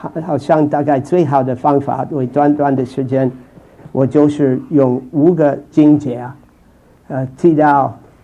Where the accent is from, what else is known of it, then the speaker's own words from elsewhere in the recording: St. Louis, Missouri, United States; Chinese is a second language; 我怎么从St. Louis 我的老家快要从大学毕业的时候，我怎么能够到中国去